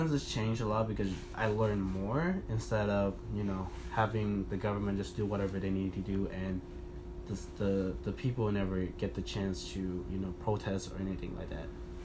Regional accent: Vietnam; English is a second language; I need to clarify myself that I am from Vietnam and I am Vietnamese.

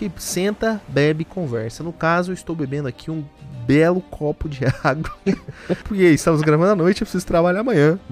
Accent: Londrina, Paraná, Brazil; also born or lived in Brasília; Sou de Brasília. Vim para Londrina e desde moleque eu era o nerdão.

